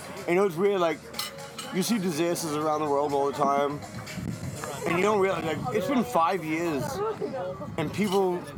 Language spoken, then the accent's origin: English; New York, United States; you know, I'm from New York. You see people all the time.